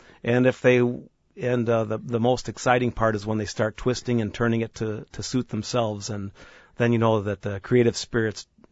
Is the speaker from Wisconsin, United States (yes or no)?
yes; Rhinelander, Wisconsin, United States; I'll tell you, I have so many fond memories of the area I live in, continue to live in, and where I grew up. A lot of good storytellers up north